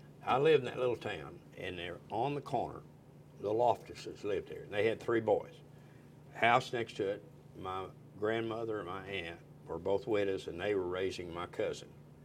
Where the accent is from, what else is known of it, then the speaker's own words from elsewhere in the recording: Oklahoma, United States; my mother, we lived small town Oklahoma. I was born in the Depression, 28